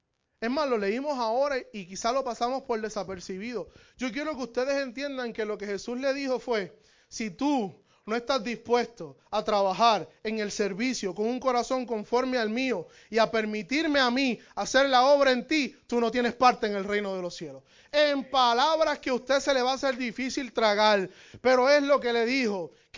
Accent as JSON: {"language": "Spanish", "town": "Bayamón", "country": "Puerto Rico", "said": "Somos medios trampositos ahí, buscamos como que la vueltita, como buenos boricuas de Bayamón."}